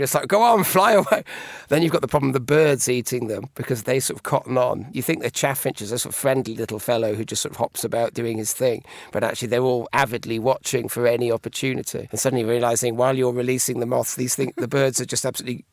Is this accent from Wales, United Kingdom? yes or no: yes; Wales, United Kingdom; where I was brought up in Wales. The sort of 45 degree trees blasted by sort of Atlantic gales.